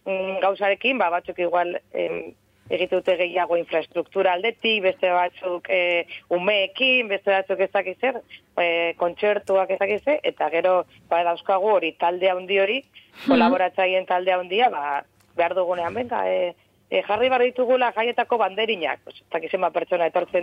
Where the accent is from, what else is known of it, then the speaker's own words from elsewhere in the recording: Portugalete, Basque Country, Spain; ni beti da ni Portugaletekoa naiz